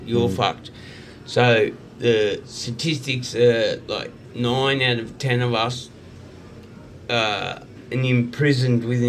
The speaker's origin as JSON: {"language": "English", "town": "Brisbane", "region": "Queensland", "country": "Australia", "tie": "born or raised there", "said": "I grew up in Brisbane, Queensland"}